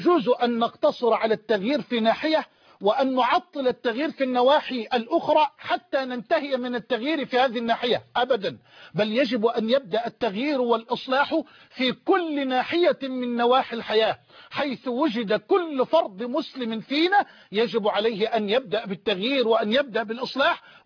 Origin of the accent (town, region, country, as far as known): Egypt